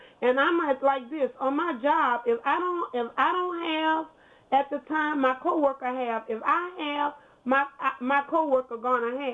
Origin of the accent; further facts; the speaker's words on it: Ville Platte, Louisiana, United States; My mother's family is from Lake Charles, but I'm originally from Ville Platte, and my parents still live in Ville Platte.